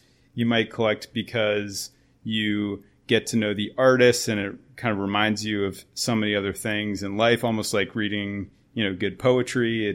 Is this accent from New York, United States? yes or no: no; Naples, Florida, United States; Just to go back to my childhood, I grew up in Naples, Florida.